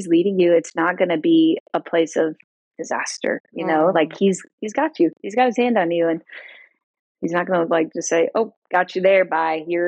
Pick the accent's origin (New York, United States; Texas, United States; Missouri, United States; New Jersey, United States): Missouri, United States; I am from Missouri.